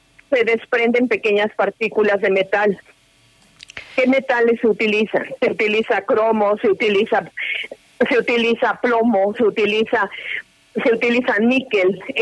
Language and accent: Spanish; Mexico; ahorita por las condiciones que tenemos en mi país